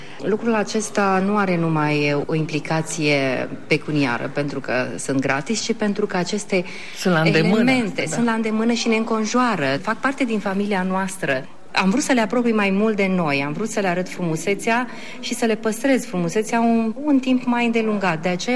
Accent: Liteni, Suceava County, Romania; born there; este vorba de satul meu în care m-am născut, se numește Liteni, comuna Moara, la 10 km de Suceava. Este un sătuc foarte mic.

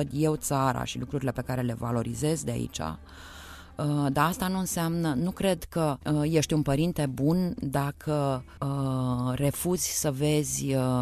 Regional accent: Romania; nu știu să spun de ce sunt mândră că sunt româncă.

